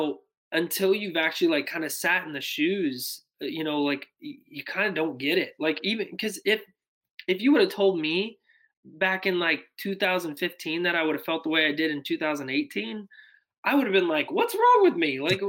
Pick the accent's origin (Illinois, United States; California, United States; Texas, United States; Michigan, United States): California, United States; now in Nashville, United States; I was this kid from California that felt like the Lord, like, called me to Nashville.